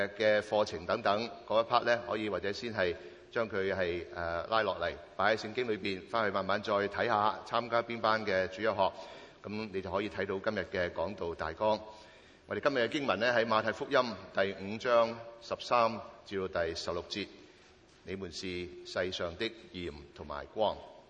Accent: China; 我们中国人讲的就是这个尊亲之孝

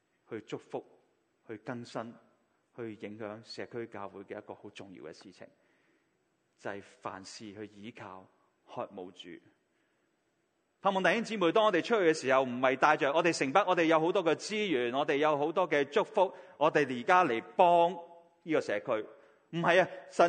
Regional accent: Guangdong, China; 我们广东人都很明白这三个字为什么

